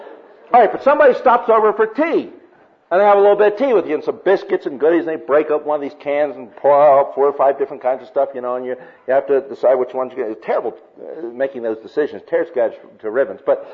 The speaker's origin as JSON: {"language": "English", "country": "United States", "said": "Tea in Australia is kind of a weird thing when you first go over there as an American."}